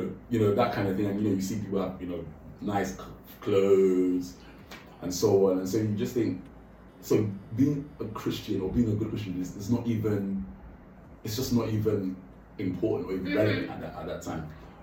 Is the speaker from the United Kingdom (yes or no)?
yes; London, United Kingdom; growing up in London was fine. I went to school in London, school was cool. I went to a boys' school.